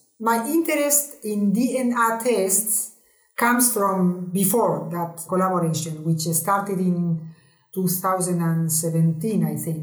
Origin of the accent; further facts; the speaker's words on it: Spain; Also, I am Spanish. I grew up in a Catholic family. I was raised and socialized in the Catholic religion and culture.